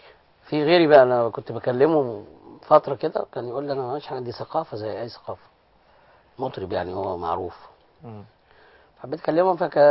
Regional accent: Cairo, Cairo Governorate, Egypt; also born or lived in Alexandria; انا اصلا من القاهره، فسبحان الله يعني انا رحت اسكندريه اشتغل فقعدت هناك

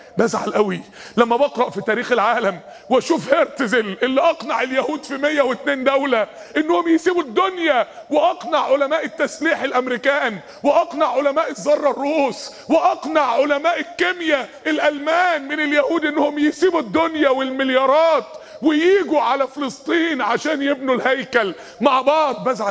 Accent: Mansoura, Dakahlia, Egypt; وانا في ثانوي كان ما فيش كمبيوتر اصلا، ما اعرفش ان في كمبيوتر عندنا في المنصورة اصلا

